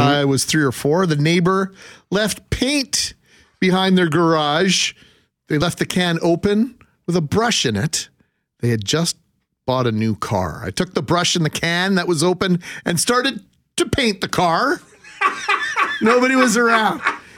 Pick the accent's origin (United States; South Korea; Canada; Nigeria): Canada; Thompson, Manitoba; I had one of the best neighbors you could ask for growing up in Thompson, Manitoba.